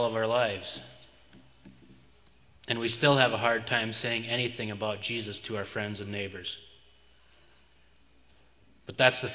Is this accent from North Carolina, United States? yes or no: no; Minnesota, United States; Like saying, Pastor Jerry and I come from Minnesota, so we're Minnesotans.